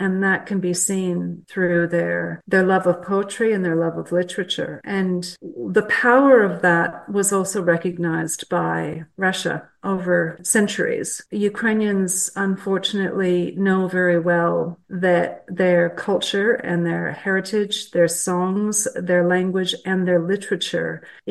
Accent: Edmonton, Alberta, Canada; now in Australia; before I was married to an Australian about 20 years ago. In Canada, I was born in Edmonton and I was raised in a very strong diaspora, Ukrainian Canadian community.

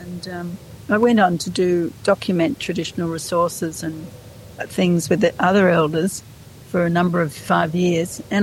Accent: New South Wales, Australia; I grew up in New South Wales

